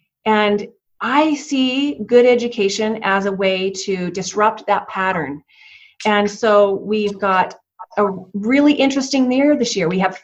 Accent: Highland, Utah, United States; I grew up in Highland, a little town just 3 hours north of here by Alpine American Fork.

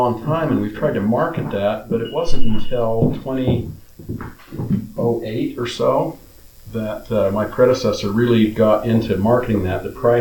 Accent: Cedar City, Utah, United States; if I tell people I'm from Cedar City, Iron County, they know

